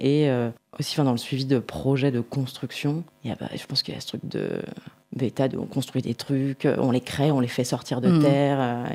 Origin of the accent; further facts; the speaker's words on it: Lyon, Auvergne-Rhône-Alpes, France; j'ai 34 ans, pas encore 35 mais bientôt. Je suis de Lyon, lyonnaise depuis ma naissance.